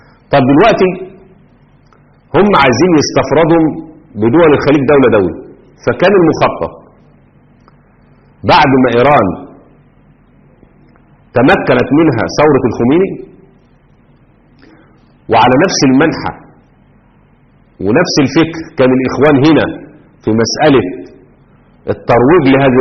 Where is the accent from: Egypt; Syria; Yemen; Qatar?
Egypt; وعندنا في مصر كانوا واعيين جدا جدا